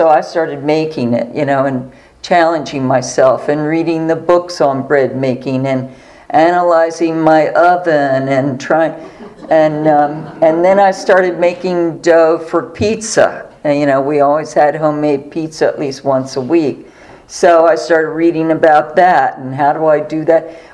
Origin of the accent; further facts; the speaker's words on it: West Chester, Pennsylvania, United States; I was raised in Westchester, Pennsylvania, and there was an Italian bread bakery there. We had quite a large population of Italians in that community